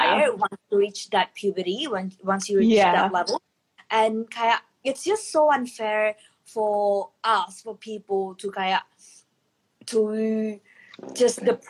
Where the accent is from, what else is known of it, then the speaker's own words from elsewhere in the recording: Indonesia; English is a second language; now in Australia; So me myself is in Indonesian, and yeah, I was born in Indo, so I was raised in Indo, so I know how it is back at home. So I'm in the and I've been in Australia for the past 5 years